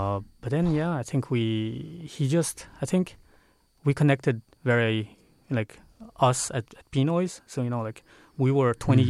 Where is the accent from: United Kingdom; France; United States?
France; when I was growing up in France. I was trying to be the most French person, pushing back my Filipino roots.